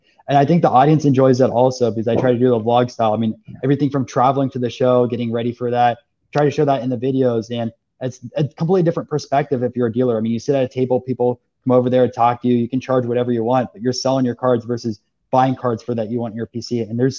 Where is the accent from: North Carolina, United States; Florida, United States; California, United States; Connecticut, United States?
Florida, United States; Orlando; And I'm from Orlando. So my team over there is the Magic.